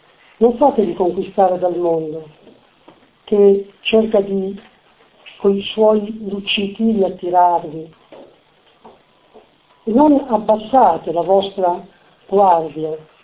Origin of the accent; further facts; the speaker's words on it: Formigine, Emilia-Romagna, Italy; now in Ferrara, Italy; Io vengo da Formigine, oggi sono a Ferrara.